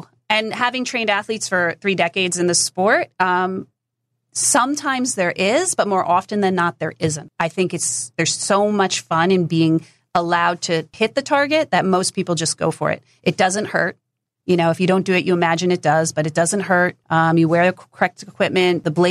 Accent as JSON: {"language": "English", "region": "New Jersey", "country": "United States", "tie": "born or raised there", "said": "I grew up in New Jersey, and there's a lot of high school varsity fencing in New Jersey."}